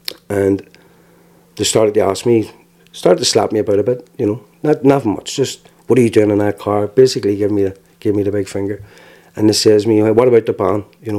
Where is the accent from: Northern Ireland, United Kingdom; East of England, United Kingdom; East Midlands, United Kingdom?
Northern Ireland, United Kingdom; Belfast; The provos then, when I grew up in Spring Hill, they were the good guys.